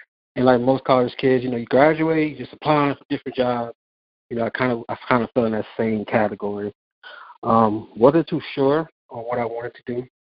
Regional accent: Miami, Florida, United States; I'm from Miami. I kind of grew up around rough neighborhoods and with the rough guys.

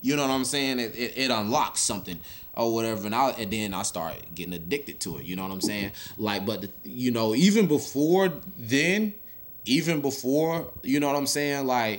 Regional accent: Marietta, Florida, United States; You know, I did, you know, in my hometown, Marietta, Florida, you know what I'm saying?

